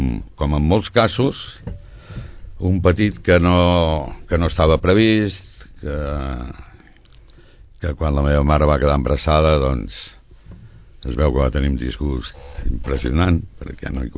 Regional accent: Sabadell, Catalonia, Spain; born there; Vaig néixer a Sabadell. A Sabadell, l'any 1945, el dia 24 de desembre, i que a casa meva em van registrar el 25 de desembre, que era Nadal

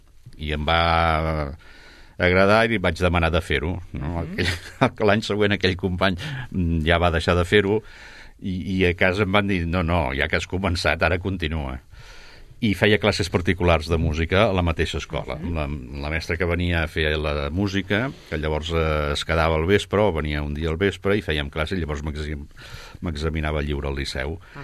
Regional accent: Sabadell, Catalonia, Spain; jo sóc de Sabadell, vaig néixer a la Mútua Sabadellenca, aquí al carrer, una mica més enllà d'aquí

